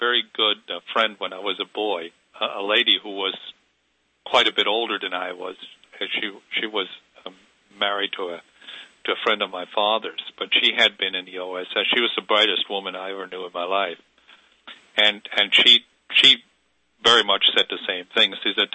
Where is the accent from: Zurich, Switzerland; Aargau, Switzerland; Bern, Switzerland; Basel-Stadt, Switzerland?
Zurich, Switzerland; I was brought up in Switzerland.